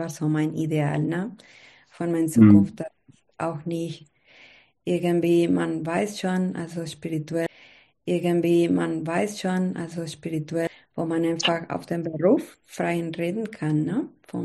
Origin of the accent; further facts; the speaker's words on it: Bogotá, Bogotá Capital District, Colombia; German is a second language; ich bin 34 Jahre alt, ich bin Kolumbianerin, da ich bin in Bogotá geboren, die Hauptstadt von Kolumbien.